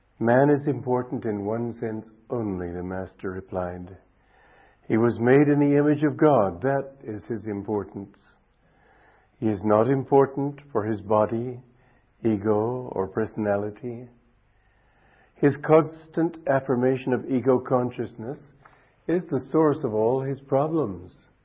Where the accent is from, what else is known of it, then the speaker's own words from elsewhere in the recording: Romania; English is a second language; I grew up mainly, I was born in Romania, which is a humble country.